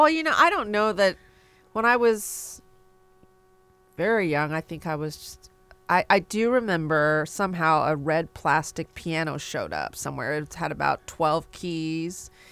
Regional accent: Houston, Texas, United States; born there; also born or lived in Columbus, Ohio; I was born in Houston, Texas, not too much longer after. And we lived in Columbus, Ohio for a few years, actually, where my sister and brother were born.

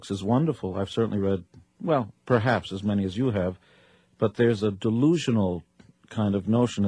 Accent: Israel; I come from Israel.

